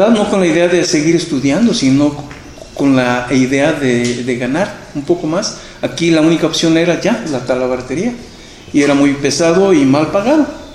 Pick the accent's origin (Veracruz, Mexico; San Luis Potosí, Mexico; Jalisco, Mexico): Jalisco, Mexico; Colotlán; Mi proyecto aquí en Colotlán, porque era mi sueño, yo hacer algo en mi pueblo